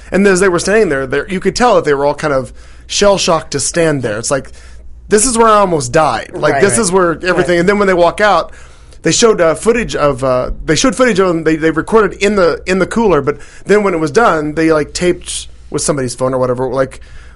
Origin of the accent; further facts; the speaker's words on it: Joplin, Missouri, United States; ain't heavy, it's my hometown.